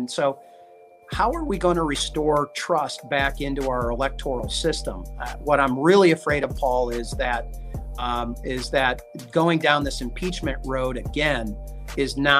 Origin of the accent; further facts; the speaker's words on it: Zeeland, Michigan, United States; The second one was a 460% voter turnout in my hometown of Zeeland.